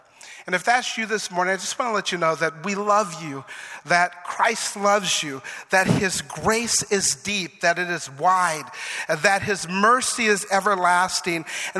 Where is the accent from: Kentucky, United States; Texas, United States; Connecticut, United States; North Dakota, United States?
North Dakota, United States; Grand Forks; I know I shouldn't complain because I'm from Grand Forks, North Dakota, home of the sandbag